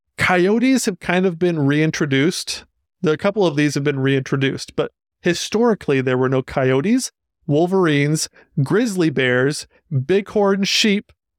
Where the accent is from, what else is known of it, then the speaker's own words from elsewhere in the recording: Utah, United States; We come from Utah, and Utah gets somewhere between 8 and 13 inches of rain a year.